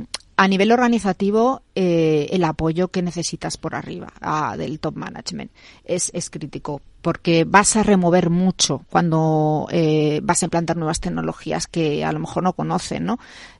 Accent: Bilbao, Basque Country, Spain; Yo que soy de Bilbao y que hay muchas empresas papeleras allí

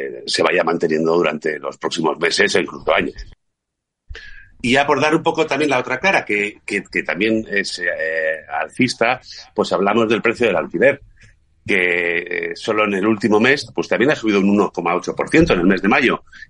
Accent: Pamplona, Navarre, Spain; los que somos de Pamplona es un día muy especial

